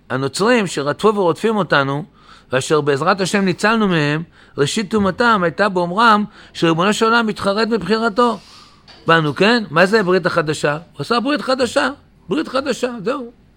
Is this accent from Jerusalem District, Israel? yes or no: yes; Jerusalem, Jerusalem District, Israel; אני ירושלמי, כן. אבל אני לא ירושלמי עצלן